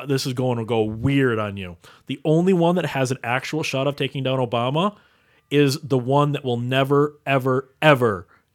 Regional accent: United States; I'm an American. I'm so sorry.

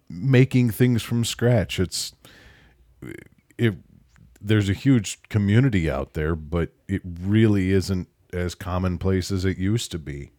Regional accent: Indiana, United States; I think the latest Halloween that we had growing up in Indiana was we were out until I want to say about 11:30 or midnight.

